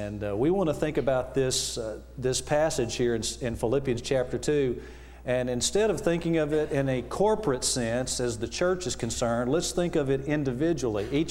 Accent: Texas, United States; I said, well, I'm from Texas. She said, really, where? And I said, well, south of Houston

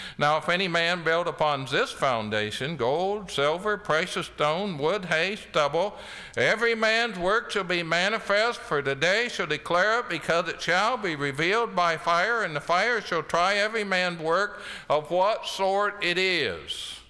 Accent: Illinois, United States; I grew up in Illinois. Now, for many of you that know nothing about Illinois, you think of Chicago. We actually don't claim Chicago.

